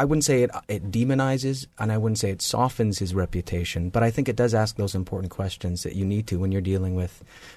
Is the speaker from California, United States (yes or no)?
yes; Whittier, California, United States; now in New York, United States; Well, I grew up in Whittier, California, which is right outside of Los Angeles, and I headed east as soon as I could.